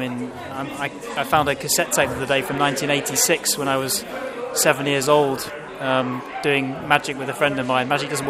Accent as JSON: {"language": "English", "town": "Manchester", "region": "North West England", "country": "United Kingdom", "tie": "born or raised there", "said": "I grew up in Manchester, and the problem with Manchester was that there weren't any magic shops, there weren't any magic societies, to the best of my knowledge, certainly not for kids."}